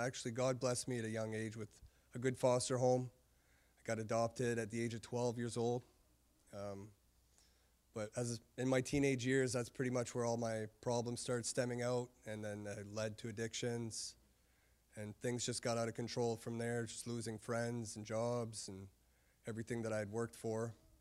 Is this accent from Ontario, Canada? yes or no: no; Grand Falls, New Brunswick, Canada; I'm 39 years old. I'm originally from Grand Falls, New Brunswick, which is 4 hours up north.